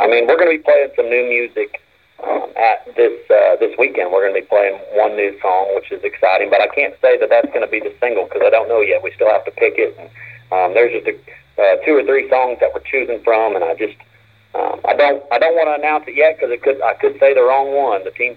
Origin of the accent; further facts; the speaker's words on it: Illinois, United States; they're all from Illinois also. And so my merch guy is actually from my hometown. And so, I mean, we're all, the whole crew is from Illinois.